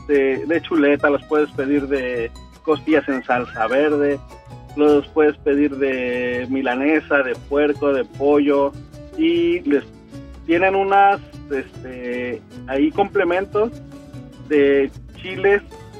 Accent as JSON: {"language": "Spanish", "town": "Cuernavaca", "region": "Morelos", "country": "Mexico", "lives_now": "Puerto Vallarta, Mexico", "said": "bueno, yo soy de Cuernavaca, Morelos."}